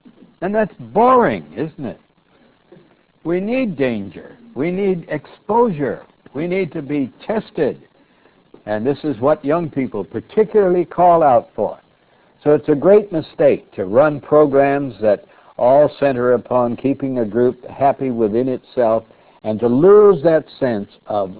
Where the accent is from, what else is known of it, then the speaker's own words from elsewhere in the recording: Montana, United States; Now, I come from Montana, where there's lots of sheep, and I've seen a lot of sheep herders, but I've never seen one that sent his sheep out into the midst of wolves.